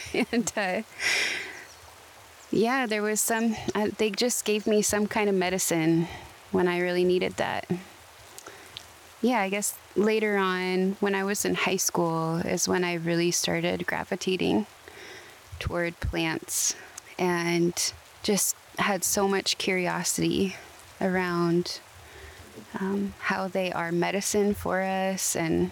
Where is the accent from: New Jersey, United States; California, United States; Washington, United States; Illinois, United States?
Washington, United States; Seattle; also born or lived in Ketchikan, Alaska; So I grew up primarily in the Seattle area, as well as Ketchikan, Alaska. And my Tsimshian lineage goes back to Prince Rupert or Old Methlakahtla.